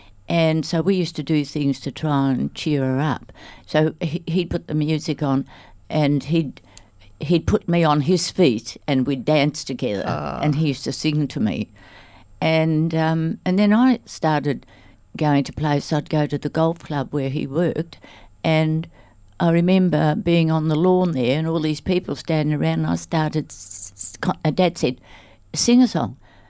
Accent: Perth, Western Australia, Australia; In Perth, in a suburb called Leedable.

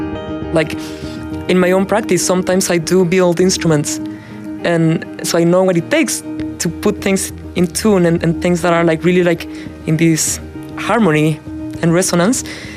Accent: Chile; now in Boston, United States; I'm an artist from Chile, and now I'm based in Boston while I'm doing a PhD in media arts and sciences.

